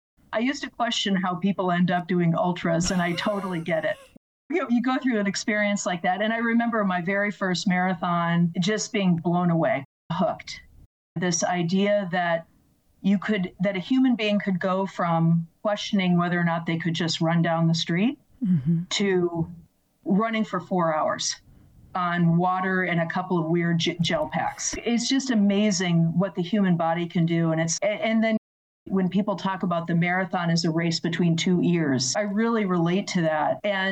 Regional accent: Boston, Massachusetts, United States; And growing up in Boston, that would have just been this incredibly spiritual thing.

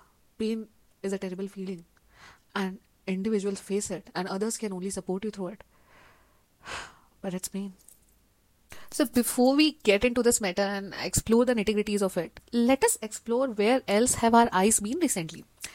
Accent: India; having an experience of an Indian, you know, I am an Indian citizen

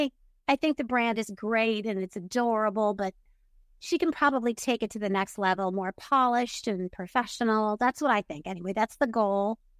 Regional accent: Michigan, United States; now in Florida, United States; I am originally from Michigan. I am here in Florida.

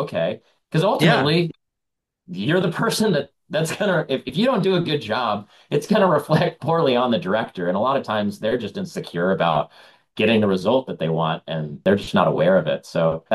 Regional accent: Laguna Beach, California, United States; I'm from Laguna Beach.

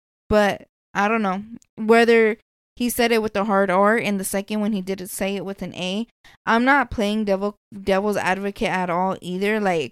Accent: Las Vegas, Nevada, United States; But I'm going to say this, and this is coming from somebody who's born and raised in Vegas.

